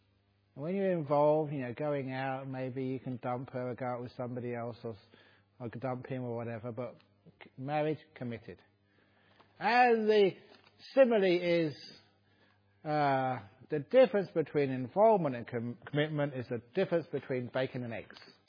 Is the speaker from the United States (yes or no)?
no; Acton, London, United Kingdom; I came from Acton in West London.